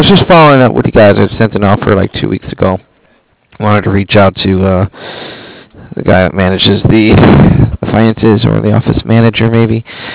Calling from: Cardiff, Wales, United Kingdom; I'm calling from Cardiff.

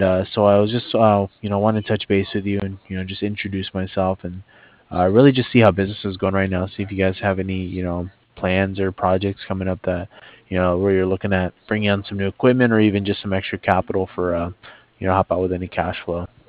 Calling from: Cardiff, Wales, United Kingdom; I'm calling over from Cardiff.

